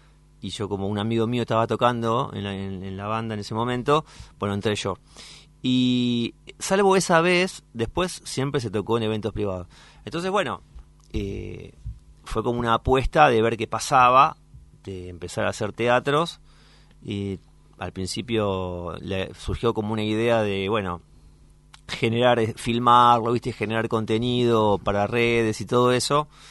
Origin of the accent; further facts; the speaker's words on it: San Justo, Buenos Aires Province, Argentina; Yo soy de San Justo y toda esa zona, San Justo, la Casanova, la Ferrere, todo lo que es la Matanza para aquel lado.